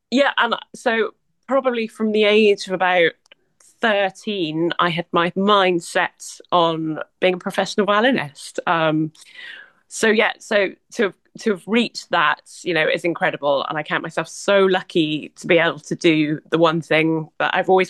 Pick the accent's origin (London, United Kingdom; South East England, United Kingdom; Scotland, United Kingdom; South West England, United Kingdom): South West England, United Kingdom; Because I grew up in Somerset, so for me, Bournemouth actually is the closest orchestra to sort of my roots.